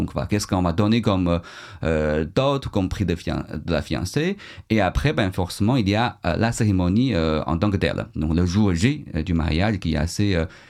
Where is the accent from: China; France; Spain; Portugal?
China; pourquoi pas faire ça dans mon village natal. Ça va être un peu plus simple au niveau de l'apprentissage du langue